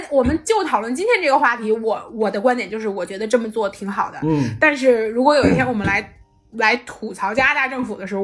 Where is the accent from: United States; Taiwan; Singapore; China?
China; 比如说尤其是我们中国人，比如说那么大的平原农业社会的时候，你就是要有一个居有定所的嘛，对吧？